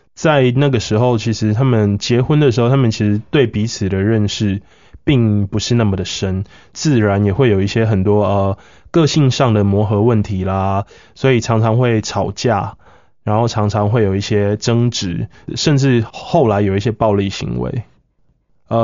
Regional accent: Kaohsiung, Taiwan; now in Sanchong, Taiwan; 刚满30岁。那我来自高雄，目前住在三重。

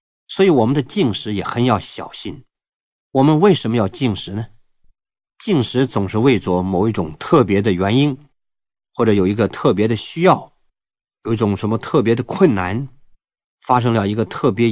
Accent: China; 好像我们中国人讲的面有菜色

